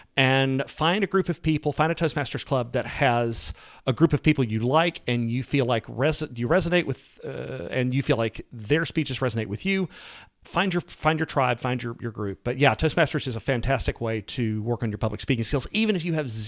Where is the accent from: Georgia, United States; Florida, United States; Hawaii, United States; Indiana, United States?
Georgia, United States; Atlanta; I grew up in the Atlanta area.